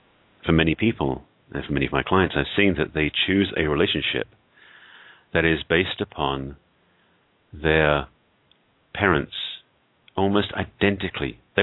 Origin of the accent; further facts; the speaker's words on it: England, United Kingdom; now in Los Angeles, United States; As you can tell, I'm not American. In fact, I'm English by origin and have been living in the States, in fact, in Los Angeles for over 30 years. Growing up in England was a different culture